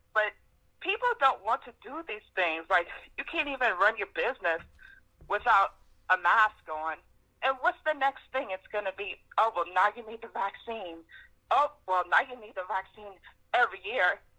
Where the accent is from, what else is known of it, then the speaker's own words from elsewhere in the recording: Louisiana, United States; I'm from Louisiana.